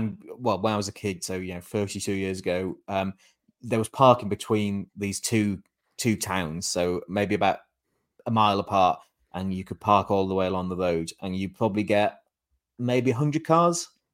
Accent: Hebden Bridge, Yorkshire and the Humber, United Kingdom; So I'm reminded of, so my hometown of Hebden Bridge, there's been a lot of drama this week.

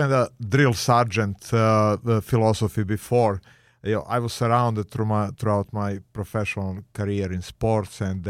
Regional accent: Belgrade, Serbia; It was Yugoslavia then. Serbia was one of the six states, and I was born in Belgrade.

